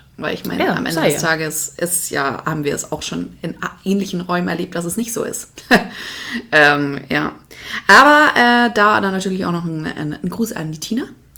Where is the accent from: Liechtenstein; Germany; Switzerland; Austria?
Germany; Munich, Bavaria; born there; Ich bin München geboren.